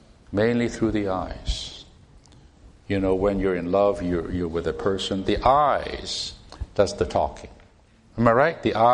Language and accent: English; Hong Kong; I go back to where I grew up in Hong Kong several times a year, mainly to see my parents